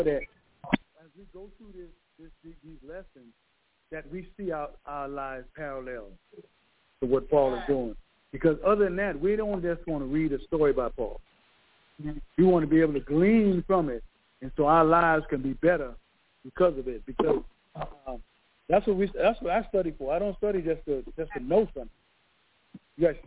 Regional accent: Bahamas; when I was growing up in the Bahamas

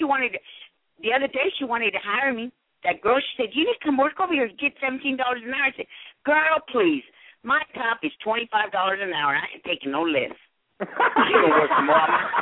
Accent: Texas, United States; I mean, I'm from Texas.

